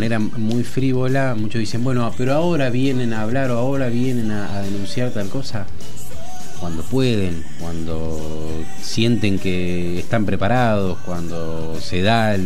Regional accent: Argentina; now in Buenos Aires, Argentina; Yo me vine a Buenos Aires a estudiar sin mail.

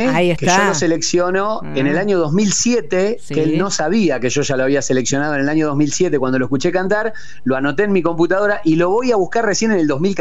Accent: Argentina; yo siendo argentino, hijo de un tintorero, no tenía ningún contacto

